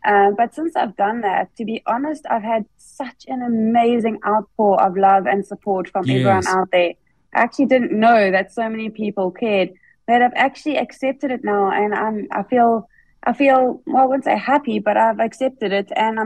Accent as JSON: {"language": "English", "town": "Durban", "region": "KwaZulu-Natal", "country": "South Africa", "tie": "born or raised there", "said": "being a KZN girl"}